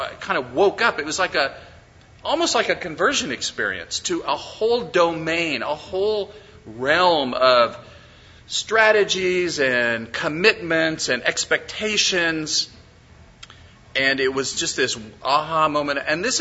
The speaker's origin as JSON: {"language": "English", "country": "United States", "said": "And what I began to see is that there was this entire big thing that I, as an American, culturally sensitive, missiologically educated, prayerful, had missed"}